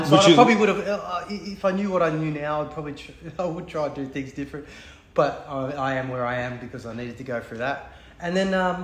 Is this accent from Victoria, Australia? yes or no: no; New South Wales, Australia; So, I mean, I was from the country.